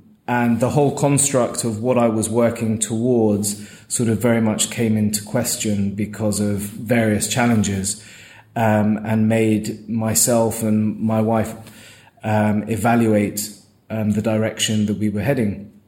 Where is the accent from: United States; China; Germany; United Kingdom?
United Kingdom; London; even though I was born and bred in London, when I married Kirsten, my wife, you know, being a South Londoner that I still consider myself to be